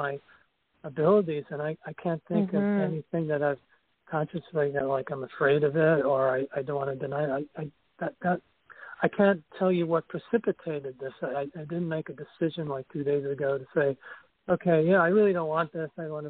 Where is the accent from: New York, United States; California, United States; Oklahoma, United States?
New York, United States; New York City; But usually I'm from New York City, you know.